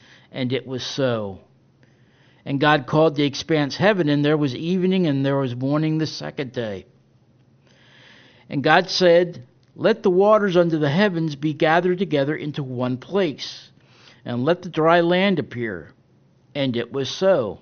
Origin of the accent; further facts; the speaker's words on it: Northeast, United States; Some ways a typical South Texas winter day. Much better than the winter days I was accustomed to growing up in the Northeast.